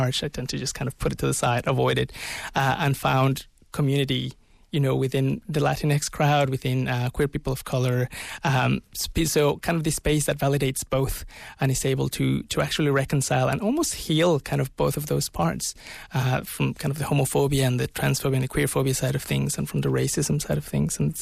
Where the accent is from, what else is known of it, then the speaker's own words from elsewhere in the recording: Mexico; also born or lived in United States; now in Australia; I was born and raised in Mexico, and I spent quite a bit of time in the States as well, a few years, and then moved down to Australia.